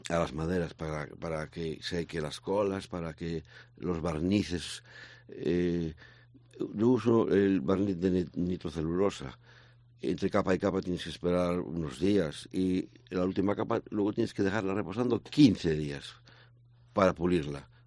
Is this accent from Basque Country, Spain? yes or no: no; Ferrol, Galicia, Spain; born there; De hecho, yo nací en el Puente de Caranza.